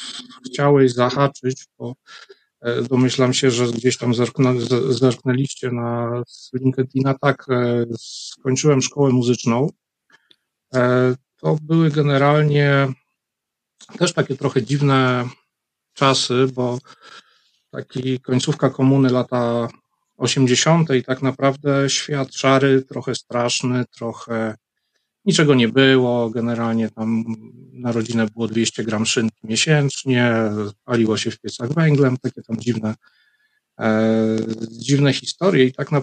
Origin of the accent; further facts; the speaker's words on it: Lublin, Lublin Voivodeship, Poland; bo pochodzę z Lublina i jak skończyłem ogólniaka, to generalnie nie było w Lublinie kierunku informatycznego nigdzie na żadnej uczelni.